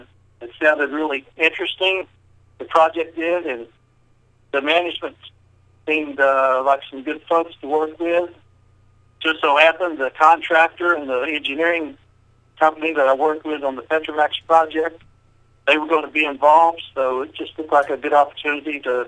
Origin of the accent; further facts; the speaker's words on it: West Virginia, United States; moved away; Well, my background is I'm originally from West Virginia. I've been in the oil industry since 1978.